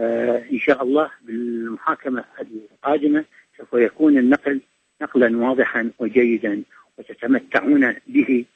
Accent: Iraq; وهذا ما نفتخر به كعراقيين نحن

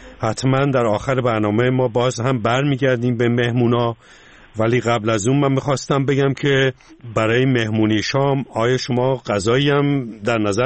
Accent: Rasht, Gilan, Iran; ما رشتی هستیم

